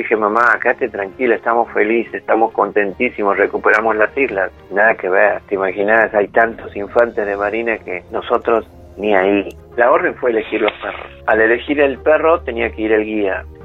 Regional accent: Argentina; Yo soy un argentino orgulloso.

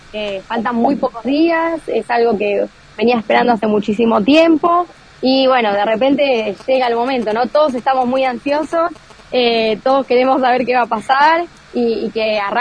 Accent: Argentina; Y bueno, yo como única argentina, lo siento como un privilegio, ¿no? Estar acá y ser la única argentina.

